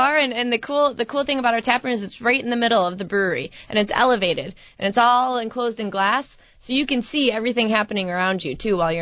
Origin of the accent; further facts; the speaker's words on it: Aurora, Illinois, United States; So I'm from Aurora, just out west here. So came home actually for this job with Lagunitas.